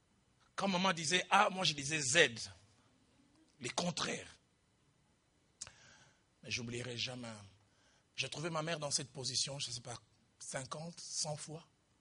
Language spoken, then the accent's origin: French; Kinshasa, DR Congo; chez nous à Kinshasa.